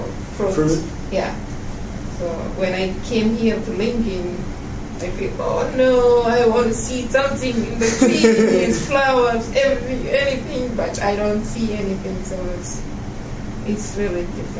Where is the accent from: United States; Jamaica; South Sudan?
South Sudan; Yambio, Western Equatoria; born there; I was born in Sudan, South Sudan. The city was named Yambio.